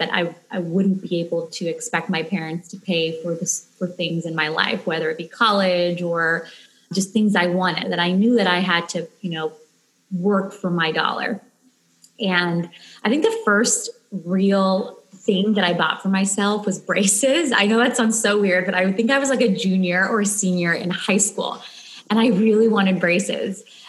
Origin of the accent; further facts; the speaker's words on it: Chile; English is a second language; by essence, I'm Latina because I grew up in Chile